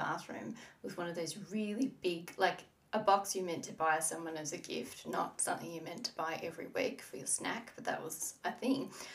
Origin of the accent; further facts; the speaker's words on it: Tasmania, Australia; me growing up in Northwest Tasmania, where there was like, you know, we didn't have a lot of things.